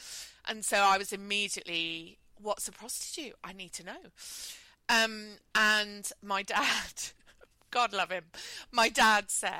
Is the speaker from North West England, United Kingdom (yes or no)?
no; Yorkshire and the Humber, United Kingdom; Well, because the the Peter Sutcliffe's crimes are my hometown murder.